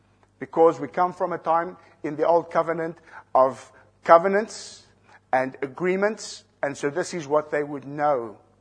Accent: South Africa; I'm from South Africa.

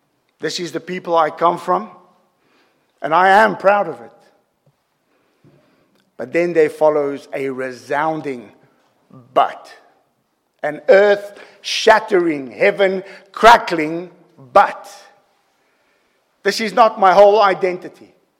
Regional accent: South Africa; moved away; my earthly identity as a South African. Now, I've been here in this country for a quarter of a century, and I'm still South African. I'm a son of Africa, and I'm proud of it. And it cannot change, it will not change. It is where I'm from.

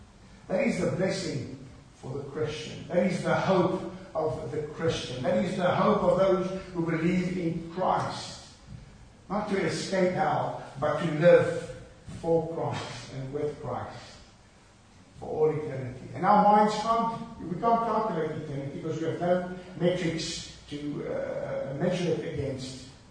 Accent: South Africa; Now, I come from South Africa

